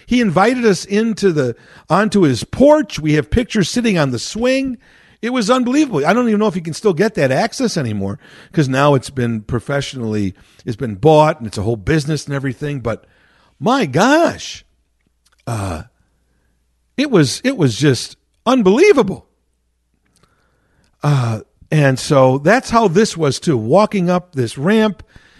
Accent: Chicago, Illinois, United States; And I said, Chicago. And he said, you're from Chicago? You drove from Chicago here?

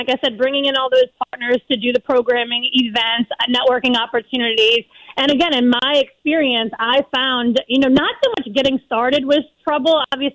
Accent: New Orleans, Louisiana, United States; now in New York, United States; I am originally from New Orleans and live in upstate New York now.

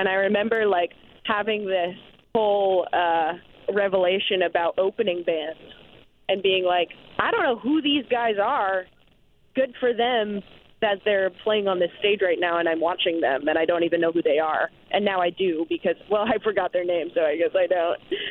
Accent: Evanston, Illinois, United States; now in Los Angeles, United States; I went to St. A's, and it was great. I love Evanston. It's my hometown.

